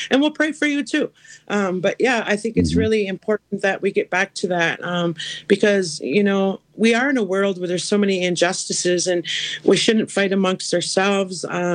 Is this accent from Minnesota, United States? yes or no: yes; Leech Lake Reservation, Minnesota, United States; I'm from the Leech Lake Reservation in northern Minnesota.